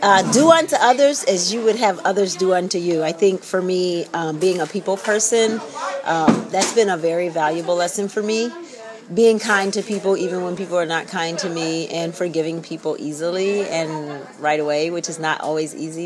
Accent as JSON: {"language": "English", "region": "Virginia", "country": "United States", "tie": "born or raised there", "said": "And one of my earliest memories is growing up in Virginia on a tobacco farm."}